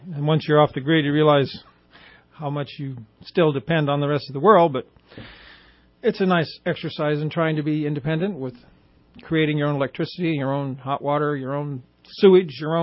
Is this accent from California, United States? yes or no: yes; Susanville, California, United States; born there; Well, before Reading, I was born in Susanville